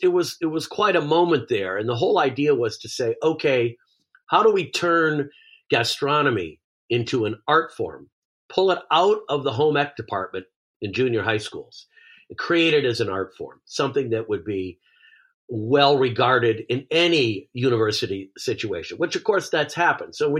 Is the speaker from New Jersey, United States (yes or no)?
no; New York, United States; now in Malibu, United States; You know, we live in Malibu, so surfing is a big deal here. And riding the wave. I grew up in New York, and actually we body surfed in Rhode Island.